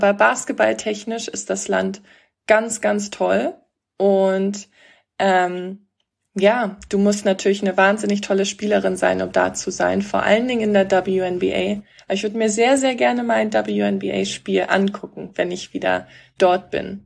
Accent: Eutin, Schleswig-Holstein, Germany; Also ich komme ursprünglich aus dem Norden in der Nähe der Ostsee, das heißt Eutin.

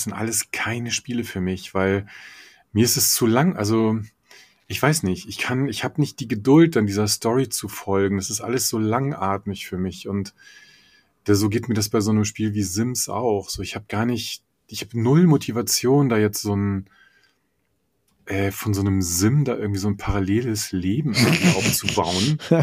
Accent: Italy; was natürlich für mich als Italiener

